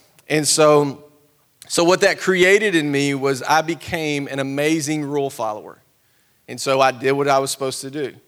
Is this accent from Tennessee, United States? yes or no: yes; Cornersville, Tennessee, United States; in case you can't tell from the accent, born and raised Tennessee, that's all I've ever known. I grew up in Cornersville, which is 60 miles south of Nashville, and on a dairy farm.